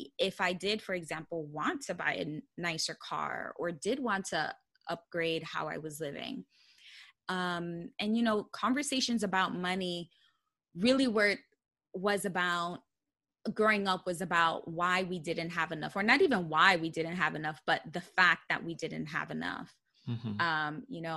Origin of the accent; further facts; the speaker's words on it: Bronx, New York, United States; I mean, like I said, I grew up in the Bronx, New York, and in a low income family.